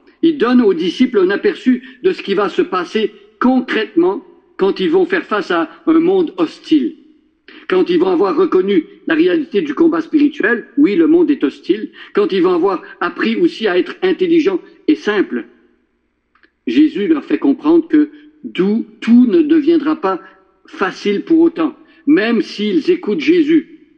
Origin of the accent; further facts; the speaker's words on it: Drummondville, Quebec, Canada; Moi, je suis originaire de Drummondville.